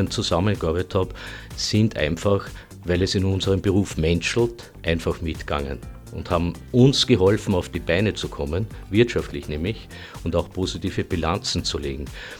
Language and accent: German; Joching, Lower Austria, Austria; ich bin aus Joching in der Wachau.